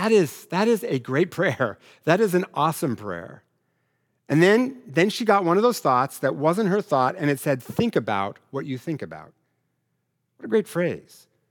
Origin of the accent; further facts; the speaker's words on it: Richland, Washington, United States; Growing up in Eastern Washington, you know, my whole family listened to country music